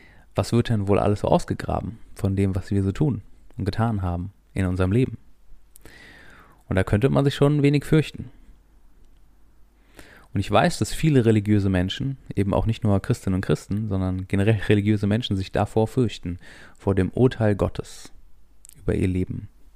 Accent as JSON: {"language": "German", "region": "North Rhine-Westphalia", "country": "Germany", "said": "ich komme aus dem Kölner Umland"}